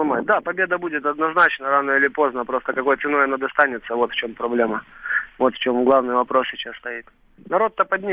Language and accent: Russian; Donbas, Ukraine; на которой родились мои дети, земля, на которой я живу уже, в принципе, на которой родился мой дед, мой отец.